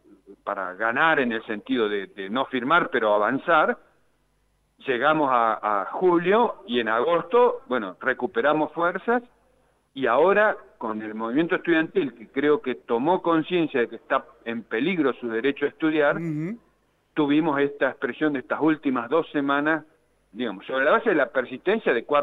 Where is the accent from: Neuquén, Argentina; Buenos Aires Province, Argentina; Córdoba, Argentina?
Neuquén, Argentina; Yo vengo de Neuquén, mire, es zona fría